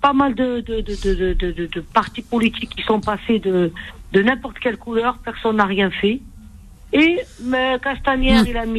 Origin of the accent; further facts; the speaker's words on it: Algeria; On est des Algériens, point.